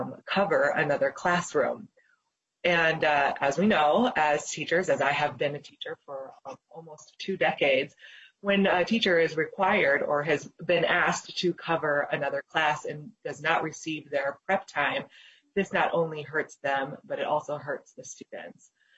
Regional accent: Austin, Minnesota, United States; I heard from both my hometown in Austin

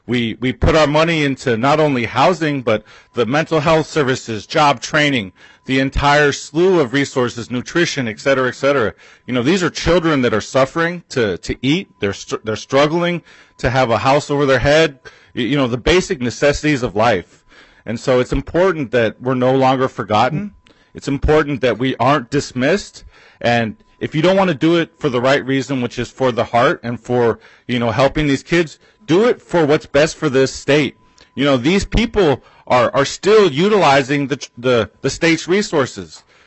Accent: Minneapolis, Minnesota, United States; born there; I was born in Minneapolis as a result of the Indian relocation era. They dropped our families here without any services, and so our people lived in poverty.

